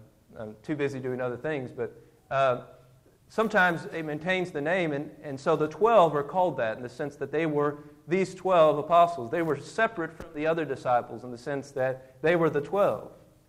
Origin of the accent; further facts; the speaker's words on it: Indiana, United States; I'm from Indiana, and we have a great basketball team up there sometimes.